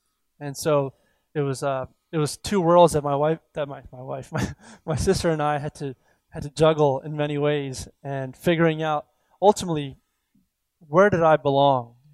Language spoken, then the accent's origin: English; Philadelphia, Pennsylvania, United States; born there; I grew up in like an Indian Orthodox church, essentially. And I was born in Philadelphia, and my parents were new immigrants from India.